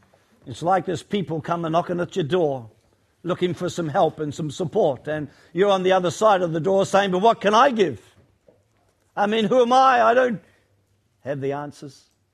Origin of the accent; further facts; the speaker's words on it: New Zealand; now in Melbourne, Australia; I'm in Melbourne, but I'm a Kiwi Melbourne. I'm actually a joint citizen now, so I'm an Aussie and a Kiwi.